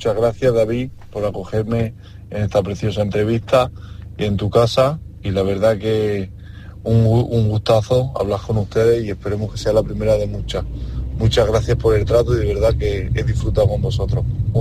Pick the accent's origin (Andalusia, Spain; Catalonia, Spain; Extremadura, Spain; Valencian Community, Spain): Catalonia, Spain; Sabadell; porque lo explico en mi tierra, donde me he criado, en Sabadell, porque yo soy de Sabadell